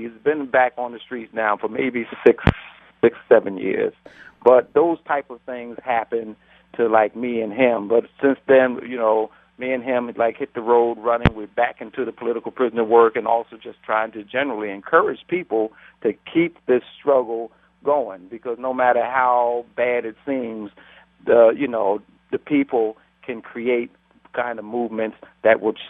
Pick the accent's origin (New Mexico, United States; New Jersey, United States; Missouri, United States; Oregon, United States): New Jersey, United States; Plainfield; we had a Panther chapter in my hometown in Plainfield, New Jersey